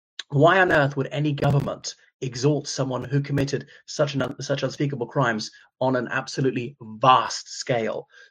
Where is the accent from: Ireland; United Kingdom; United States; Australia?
Ireland; from Ireland.